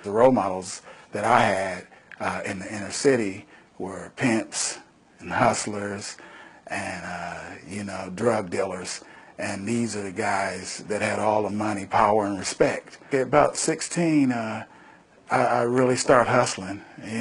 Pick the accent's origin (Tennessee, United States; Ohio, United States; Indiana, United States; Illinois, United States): Ohio, United States; I grew up here in the South Linden community in the projects. The whole community was in poverty.